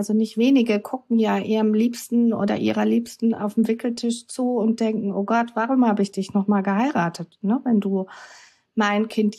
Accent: Southern Germany, Germany; now in Hamburg, Germany; kurz bevor ich dann quasi meine Heimat so abgewickelt hatte, dass ich von Süddeutschland nach Hamburg ziehen konnte

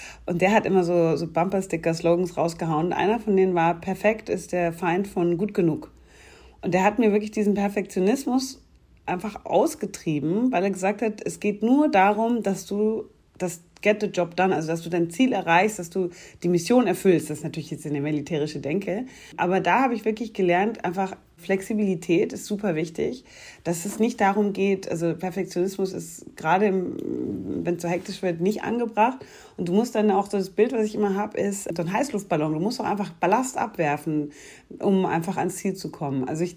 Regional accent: Munich, Bavaria, Germany; born there; Ich bin eine gebürtige Münchnerin, aber keine bayerische Monarchistin.

